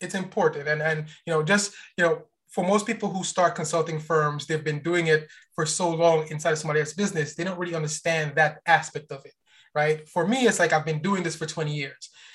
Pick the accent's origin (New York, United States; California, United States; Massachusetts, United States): New York, United States; also born or lived in Guyana; Definitely raised in New York. Born in Guyana. I came over here when I've been in America longer than I've been in Guyana. So I've been here since I was about 8 years old. Yeah. And we grew up in Brooklyn, New York.